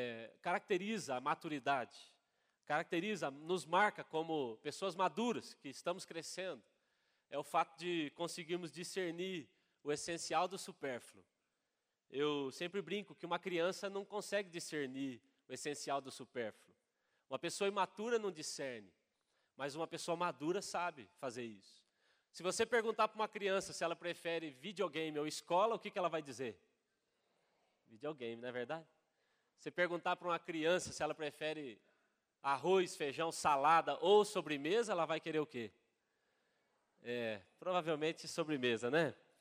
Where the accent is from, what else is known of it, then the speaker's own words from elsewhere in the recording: Laranjeiras do Sul, Paraná, Brazil; Para quem não me conhece, eu sou de Laranjeiras do Sul.